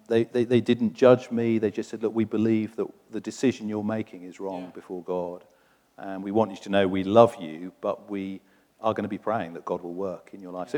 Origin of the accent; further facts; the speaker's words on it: Oxford, South East England, United Kingdom; moved away as an adult; So I was born in Oxford and lived there for the first 18 years of my life. Was born into a church-going family